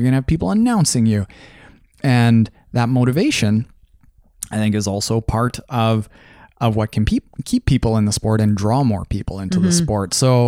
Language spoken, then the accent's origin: English; Canada; we're Canadian, our friends from across the border don't have the youth programs